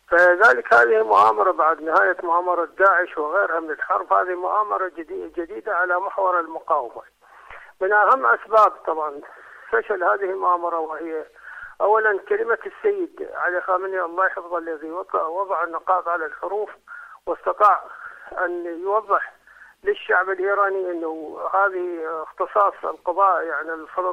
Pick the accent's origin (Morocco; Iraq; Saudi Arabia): Iraq; والله أنا قد أقول يعني كإنسان عراقي